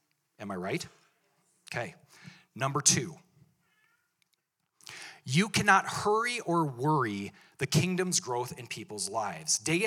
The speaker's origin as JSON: {"language": "English", "region": "Wisconsin", "country": "United States", "lives_now": "Montana, United States", "said": "I'm from Wisconsin, so there's blueberries everywhere, and I wanted to plant blueberry bushes when I came to Montana."}